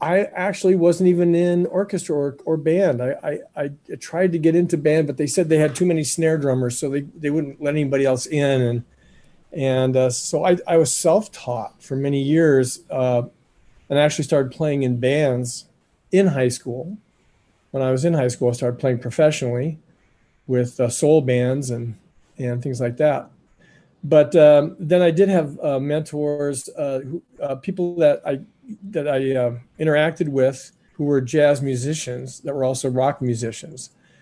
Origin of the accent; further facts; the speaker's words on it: Cedar Falls, Iowa, United States; ironic that in this relatively white state that we have such a strong jazz history of jazz education.